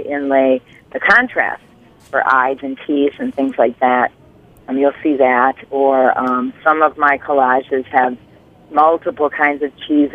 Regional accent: Wisconsin, United States; Well, Ann, I'm from Wisconsin. I'm a cheesehead.

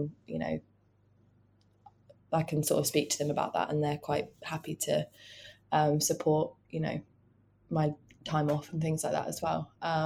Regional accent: Aylesbury, South East England, United Kingdom; I'm not from Aylesbury anymore. They proudly have

